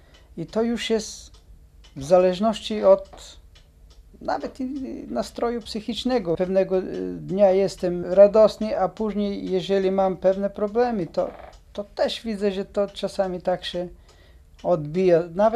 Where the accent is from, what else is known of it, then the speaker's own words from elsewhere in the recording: Bulgaria; Polish is a second language; now in Poland; I ja też, mimo to, że jestem Bułgarem, ale tak jakbym się związał z tym krajem